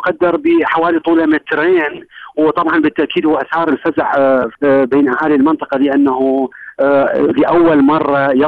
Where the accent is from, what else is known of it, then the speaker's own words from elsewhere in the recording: Hilla, Babil, Iraq; عندنا في الحلة أكو هنالك سوق يدعى بسوق الطيور